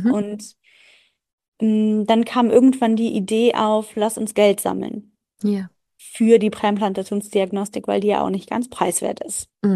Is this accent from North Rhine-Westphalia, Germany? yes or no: yes; Aachen, North Rhine-Westphalia, Germany; also ich komme aus Aachen oder wir kommen aus Aachen